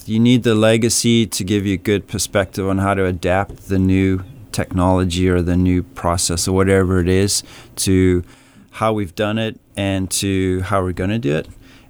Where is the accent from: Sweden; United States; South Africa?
South Africa; East London, Eastern Cape; Well, I was born and raised in South Africa, in the town called East London, which is in the southeast coast.